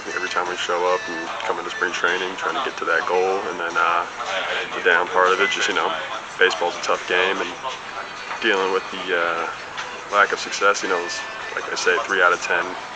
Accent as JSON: {"language": "English", "town": "Boston", "region": "Massachusetts", "country": "United States", "tie": "born or raised there", "said": "I grew up in Boston, loving the Red Sox"}